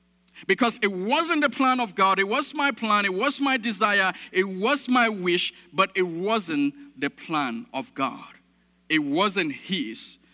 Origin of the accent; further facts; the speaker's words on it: Cameroon; When I was growing up in Africa, in Cameroon